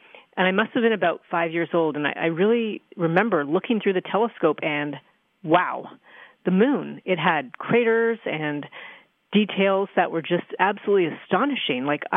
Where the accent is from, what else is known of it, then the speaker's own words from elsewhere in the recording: Toronto, Ontario, Canada; I grew up in Toronto, right in the city. literally probably a quarter of a mile away from the University of Toronto.